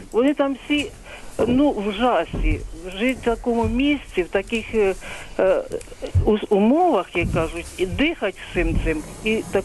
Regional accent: Poltava Oblast, Ukraine; now in Kharkiv, Ukraine; Так от я тут живу, хоча я родом з Полтавщини.

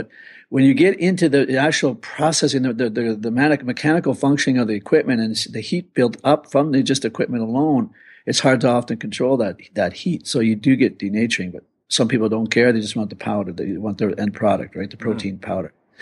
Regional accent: Canada; even though I'm Canadian, I still grew up on Fahrenheit until we switched back in the late 70s, early 80s to metric.

